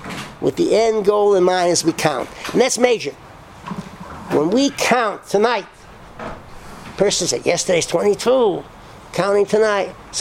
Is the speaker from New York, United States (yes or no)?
no; Connecticut, United States; born there; But when I was born in Connecticut.